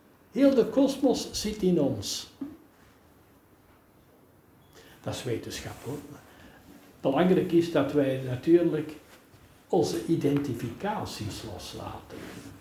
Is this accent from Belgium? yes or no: yes; Belgium; want wij zijn Nederlanders, ik ben Belg hoor, maar wij zijn hier geboren en dat mogen we eren.